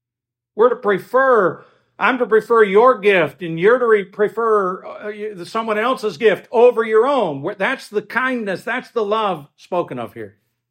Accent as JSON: {"language": "English", "region": "Pennsylvania", "country": "United States", "said": "We're from Pennsylvania, and you know, the compassion that we show for one another isn't as obvious as other places, just the culture we grew up in."}